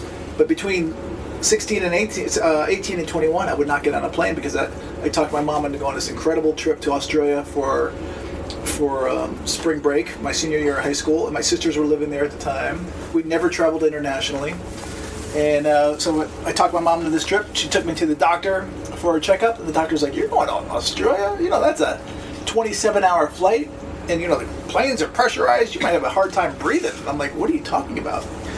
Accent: Connecticut, United States; I grew up in Connecticut.

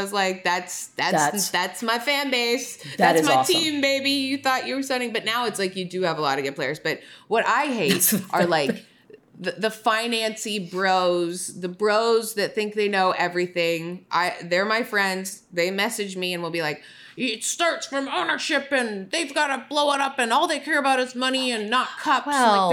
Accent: Toronto, Ontario, Canada; You know, I'm from Toronto.

